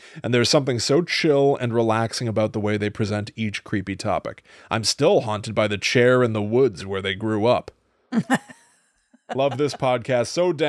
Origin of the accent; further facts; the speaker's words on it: Connecticut, United States; We grew up in Connecticut.